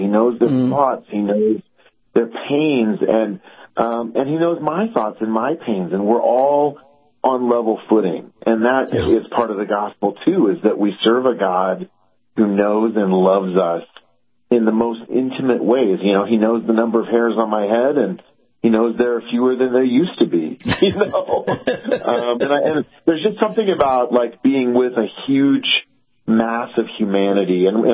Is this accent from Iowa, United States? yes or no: yes; Iowa, United States; now in Colorado Springs, United States; And I grew up in Iowa in a little town of 7,000 people. And I live in Colorado Springs, which is a medium-sized city.